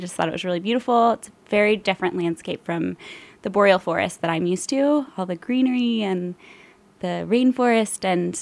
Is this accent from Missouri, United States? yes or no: yes; Missouri, United States; moved away as an adult; now in Sitka, United States; Yeah, I grew up in Missouri, actually, in a small town, smaller than Sitka, south of St. Louis, and left there for college when I was 17.